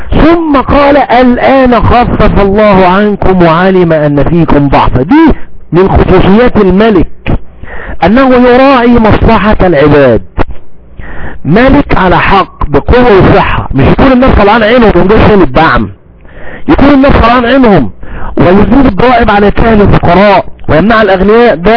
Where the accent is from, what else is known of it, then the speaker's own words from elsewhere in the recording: Egypt; احنا عندنا في مصر كده مثال عام يقول ايه